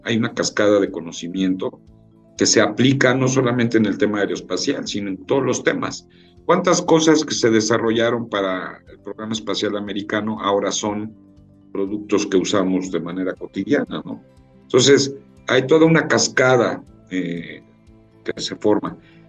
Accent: Mexico; Donde tenemos que trabajar mucho como mexicanos es en el tema de diseño

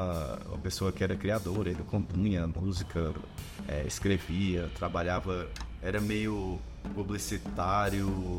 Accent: Ceará, Brazil; Eu sou cearense, né, questão marcante, né, estando em outro lugar, né, na outra cidade, mas nasci, cresci no Ceará

